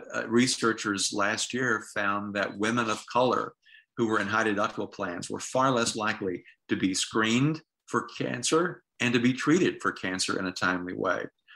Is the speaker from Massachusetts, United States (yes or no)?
no; Tennessee, United States; I talked to a woman from my home state of Tennessee just this week